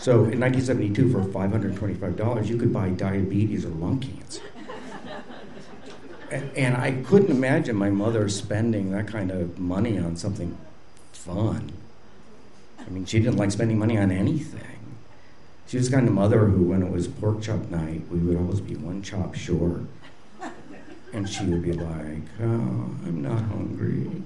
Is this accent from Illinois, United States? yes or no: yes; Buffalo Grove, Illinois, United States; I grew up in Buffalo Grove, which was a frontier suburb of Chicago. Three doors down, my street ended in a cornfield.